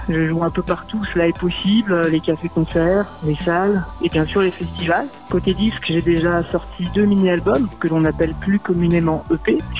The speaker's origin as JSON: {"language": "French", "town": "Montpellier", "region": "Occitanie", "country": "France", "moved": "yes", "lives_now": "Paris, France", "said": "Je suis originaire de Montpellier, mais je me suis installé à Paris il y a un petit peu plus de 15 ans."}